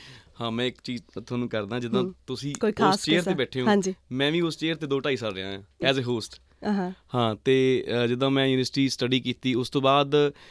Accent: Talwandi Malik, Punjab, India; ਮੇਰਾ ਪਿਛੋਕੜ ਹੈਗਾ ਜੀ ਡਿਸਟ੍ਰਿਕਟ ਪਟਿਆਲਾ ਤਹਿਸੀਲ ਸਮਾਣਾ ਅਤੇ ਪਿੰਡ ਤਲਵੰਡੀ ਮਲਿਕ ਸੋ ਸਕੂਲਿੰਗ ਪਿੰਡ ਦੇ ਸਕੂਲ ਤੋਂ ਹੋਈ

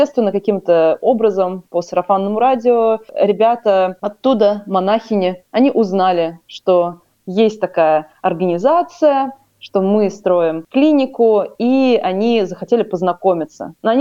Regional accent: Ufa, Bashkortostan, Russia; Это были я и Карина Башарова, мы обе из Уфы.

